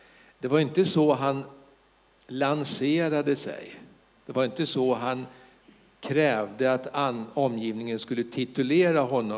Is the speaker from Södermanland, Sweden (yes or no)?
yes; Södermanland, Sweden; Min fru, hon kommer från Norrköping, så hon är östgöte och jag är sörmlänning ursprungligen.